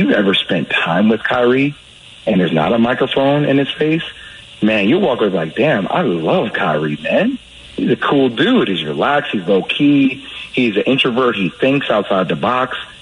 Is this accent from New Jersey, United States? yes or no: yes; New Jersey, United States; I'm from Jersey, man.